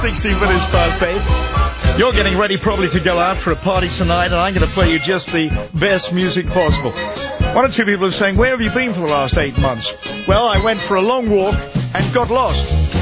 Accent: Guildford, South East England, United Kingdom; born there; To be absolutely honest with you, I was born in Guildford.

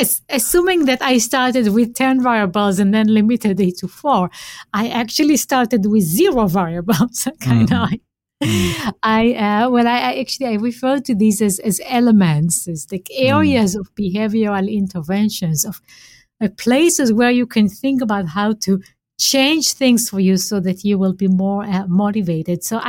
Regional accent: Israel; growing up in Israel, I had a military service that was required.

